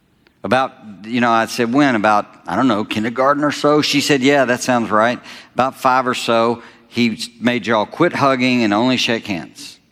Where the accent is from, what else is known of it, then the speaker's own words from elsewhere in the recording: Alabama, United States; it dawned on me that where I grew up in Alabama, we guys told jokes